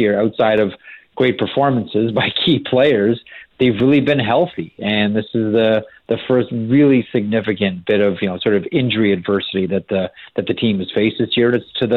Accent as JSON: {"language": "English", "country": "Canada", "said": "because I'm a Canadian hockey fan"}